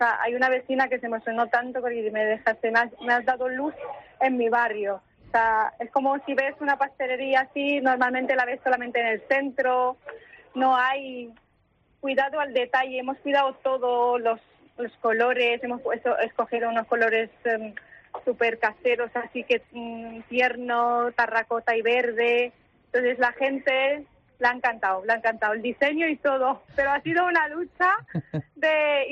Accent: Morocco; como yo soy de Marruecos, hemos puesto una tetera con dos vasitos típicos de ahí y el desayuno marroquí

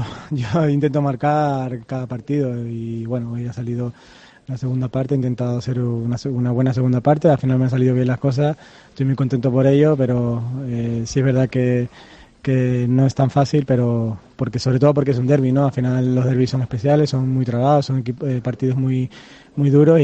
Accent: Santa Cruz de Tenerife, Canary Islands, Spain; Los dos somos chicharreros

